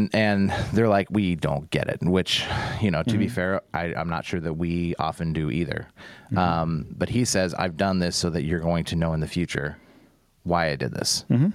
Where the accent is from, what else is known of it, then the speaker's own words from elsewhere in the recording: United States; We're going to pick on Americans because we're American.